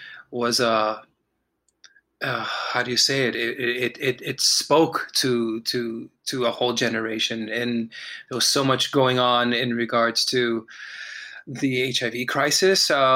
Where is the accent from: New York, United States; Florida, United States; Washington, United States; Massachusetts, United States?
Florida, United States; Miami; I was born in Miami, Florida, and, raised in a community where dealing with the Cuban government in any kind of way or going to Cuba was frownedly looked upon, including my own family.